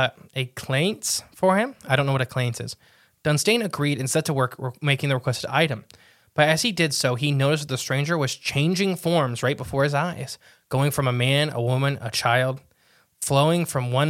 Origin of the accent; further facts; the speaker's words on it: United States; I'm from America where we both speak English.